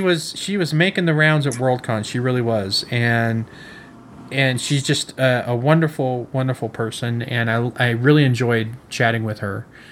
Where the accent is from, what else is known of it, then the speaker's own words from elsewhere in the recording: Fresno, California, United States; I grew up in Fresno.